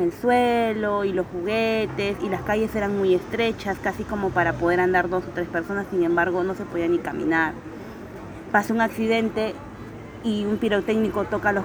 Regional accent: Lima, Peru; now in Spain; Soy de Perú, de Lima

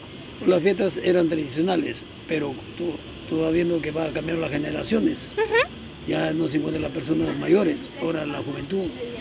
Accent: Chiclayo, Lambayeque, Peru; De Chiclayo, departamento de Lambayeque.

